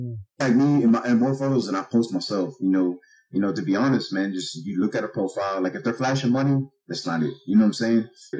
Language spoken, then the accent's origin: English; Houston, Texas, United States; growing up in the hood or growing up in Houston, and if you don't know anybody that's investing, then you're not going to be an investor